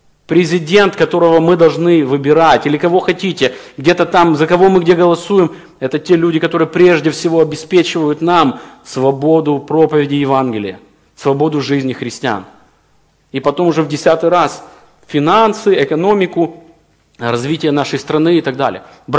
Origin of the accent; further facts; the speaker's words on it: Ukraine; я украинец.